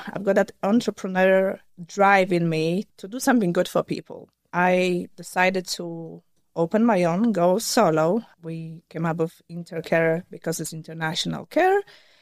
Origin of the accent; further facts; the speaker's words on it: Poland; born there; English is a second language; moved away; also born or lived in United Kingdom; I was born in Poland, and then my family decided to move to UK for better opportunities, and I finished my school in the UK.